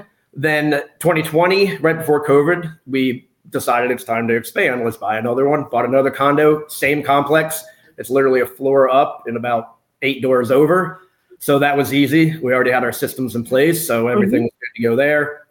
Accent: Pennsylvania, United States; so I grew up in outside of Philadelphia, Pennsylvania, in a Bucks County, so it's kind of a upper middle class type of place.

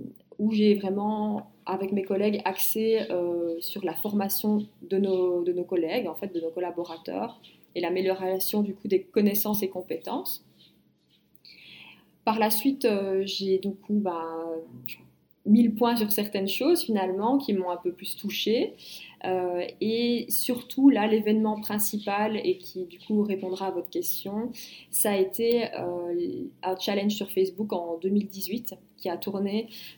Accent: Belgium; j'ai commencé mes études d'infirmière en Belgique parce que je suis belge.

